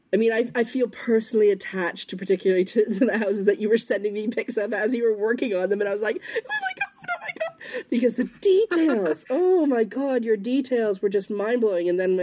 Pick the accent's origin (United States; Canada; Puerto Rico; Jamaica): Canada; And I tipped him anyway, because I'm so Canadian.